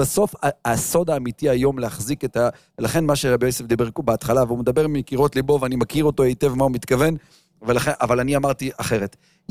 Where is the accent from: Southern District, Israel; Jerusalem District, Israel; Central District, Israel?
Jerusalem District, Israel; Jerusalem; אני גדלתי בשכונת ארנוף פה בירושלים.